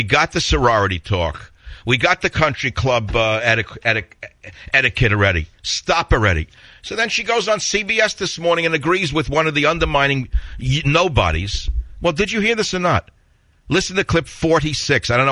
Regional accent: New York, United States; Look at New York politics. I grew up in New York.

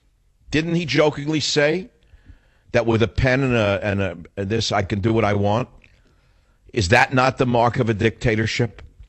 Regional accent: San Francisco, California, United States; KSFO Radio, my hometown of San Francisco.

